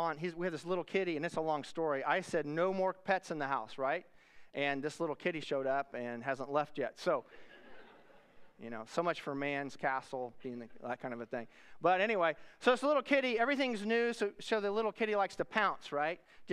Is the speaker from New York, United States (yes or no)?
no; Wichita, Kansas, United States; Now, I'm from Wichita, Kansas, and you know, the further south in Kansas you go, the closer to Texas you are.